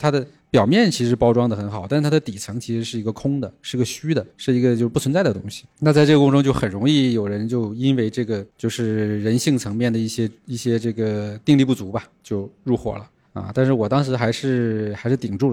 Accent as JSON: {"language": "Chinese", "region": "Northeast China", "country": "China", "moved": "as an adult", "lives_now": "Guangzhou, China", "said": "然后直接从东北就来了"}